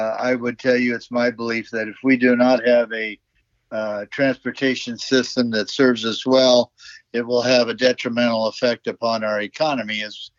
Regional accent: Union Gap, Washington, United States; also born or lived in Yakima; born and raised in Union Gap, born in Yakima, raised in Union Gap, and anyway, went through school there, went to Yakima Valley College, went to the University of Washington

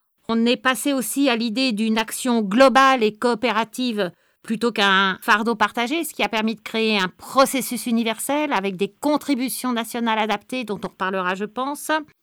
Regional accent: France; Et donc, en tant que française et francophone, je pense que l'esprit de Paris a tout bénéfice à pouvoir aussi discuter en français.

